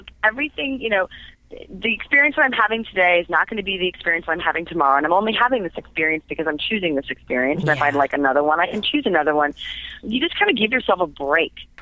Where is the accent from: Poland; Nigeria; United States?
United States; especially Americans. I mean, I'm an American.